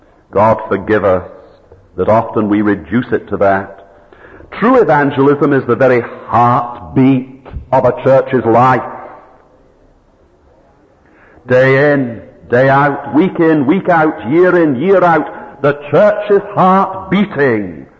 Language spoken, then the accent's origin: English; Arbroath, Scotland, United Kingdom; Now, I knew a man in Arbroath, my hometown.